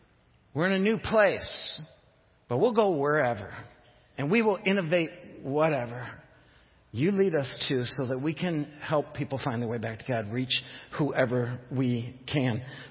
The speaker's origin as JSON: {"language": "English", "town": "Jenison", "region": "Michigan", "country": "United States", "tie": "born or raised there", "said": "And mind you, I grew up in Jenison."}